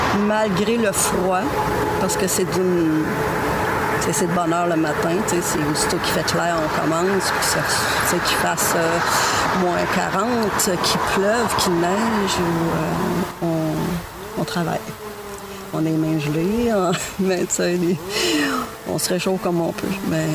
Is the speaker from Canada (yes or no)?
yes; Quebec, Canada; now in Val-d'Or, Canada; Ben, je viens de l'Abitibi. Maintenant, je reste à Val-d'Or, mais je suis née près d'Amos.